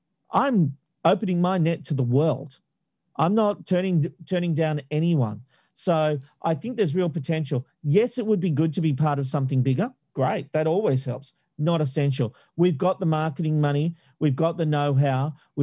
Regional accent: Australia; and still as an Australian, be able to watch those versions of the channel.

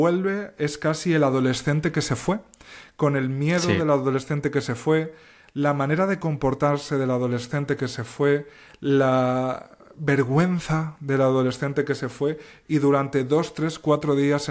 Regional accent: Alpera, Castilla-La Mancha, Spain; Que es que yo iba a ver a mis padres a mi pueblo, que no lo he dicho, por cierto, pero es Alpera, en la provincia de Albacete, en la región manchega.

